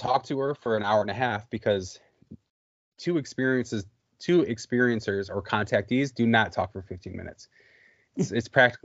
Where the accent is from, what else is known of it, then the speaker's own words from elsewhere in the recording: Detroit, Michigan, United States; And I grew up in Detroit.